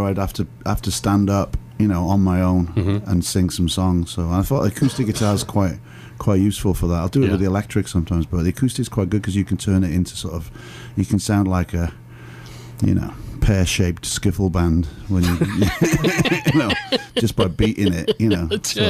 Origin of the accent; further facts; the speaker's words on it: Wales, United Kingdom; now in Chicago, United States; No, I'm from Wales originally.